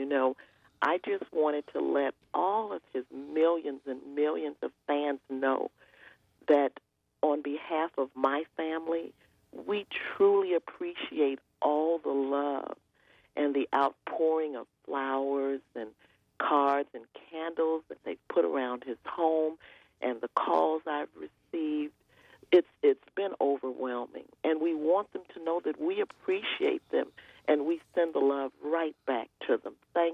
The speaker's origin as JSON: {"language": "English", "town": "Chicago", "region": "Illinois", "country": "United States", "said": "Okay, well, you know we're from the South Side of Chicago."}